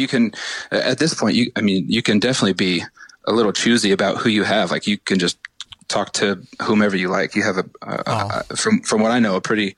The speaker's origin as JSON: {"language": "English", "region": "North Carolina", "country": "United States", "tie": "born there", "also_born_or_lived": "Honolulu / San Francisco", "said": "Both my parents were military. I was born in North Carolina. I only lived there for about two, three months, moved to Honolulu."}